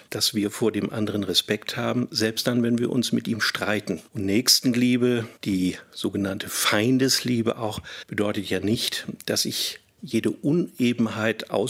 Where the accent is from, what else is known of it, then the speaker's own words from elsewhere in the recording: North Sea coast, Germany; Wir waren umgezogen und ich bin dort an der Nordsee groß geworden, wo es diese großen Backsteinkirchen gibt.